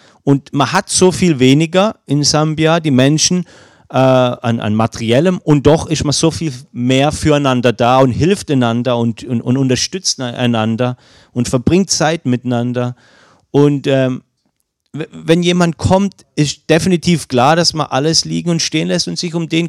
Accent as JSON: {"language": "German", "country": "Germany", "said": "da haben wir als Deutsche echt eine große Last auf uns"}